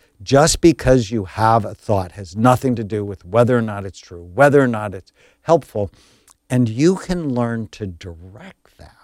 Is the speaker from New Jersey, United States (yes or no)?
no; California, United States; I grew up in the San Fernando Valley. I had a pet raccoon.